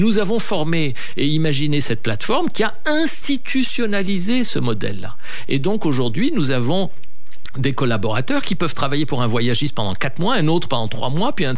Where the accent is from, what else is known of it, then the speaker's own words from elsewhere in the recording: Egypt; Je suis originaire d'Égypte.